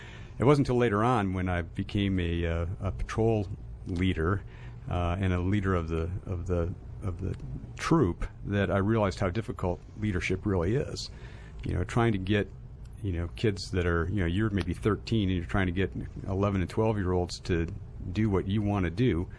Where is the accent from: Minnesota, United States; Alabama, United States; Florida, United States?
Minnesota, United States; Minneapolis; Grew up in Minneapolis, Minnesota, cold country.